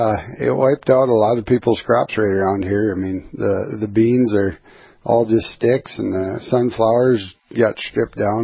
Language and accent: English; Twin Valley, Minnesota, United States; I grew up in Twin Valley, Minnesota, and it was my 7th and 8th grade basketball coach ended up posting some stuff on the NDSU website